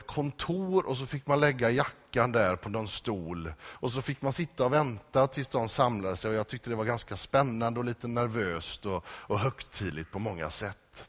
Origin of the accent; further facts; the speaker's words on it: Lindome, Västra Götaland County, Sweden; när jag växte upp i Johanneskyrkan i Lindome